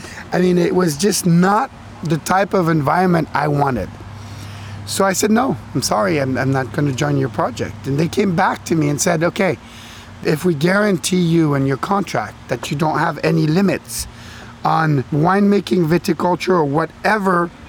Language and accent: English; Lausanne, Vaud, Switzerland; born there; English is a second language; I was born in Lausanne, Switzerland, which is the western part of Switzerland, the French-speaking part, from an American mother and a Swiss father.